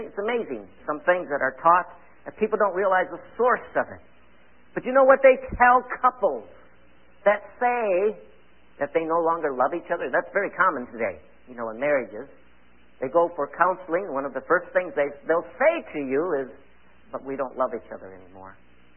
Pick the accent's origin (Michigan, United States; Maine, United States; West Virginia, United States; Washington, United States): Michigan, United States; I came home from, I grew up in Michigan, the assembly we were in had children's meetings on Monday evening.